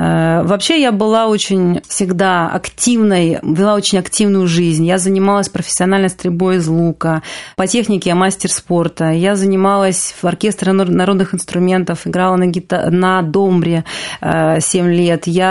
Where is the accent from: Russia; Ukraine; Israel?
Ukraine; Детство я провела на юге Украины, в небольшом городке, жила я в неполной семье с мамой и с бабушкой и с дедушкой.